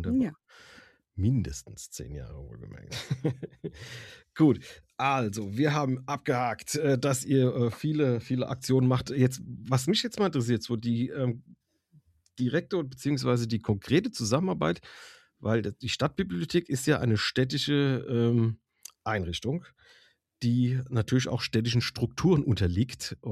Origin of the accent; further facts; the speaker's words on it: Frankfurt, Hesse, Germany; auch als Frankfurter Bub. Ich bin ja hier geboren, aufgewachsen, also bin Ur-Frankfurter.